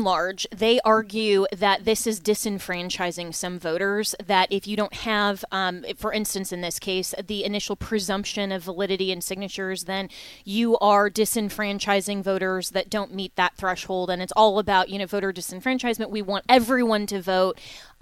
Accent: Colorado, United States; now in Florida, United States; I mean, I moved to the state of Florida. I'm a resident here. I can vote here in the state of Florida, but I can't vote now back in my home state of Colorado.

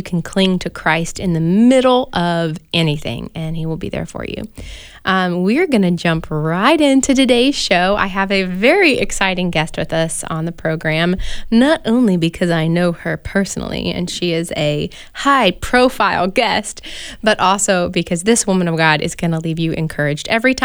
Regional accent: Lexington, Kentucky, United States; Heidi and her husband are pastors at the church where I grew up in Lexington, Kentucky.

